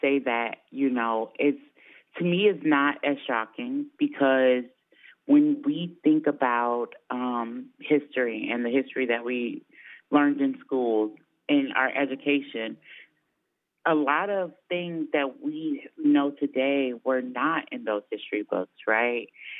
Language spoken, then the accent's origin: English; Georgia, United States; So I'm originally from South Georgia, And my mom has always been at the family reunions, and but that's where I learned our history.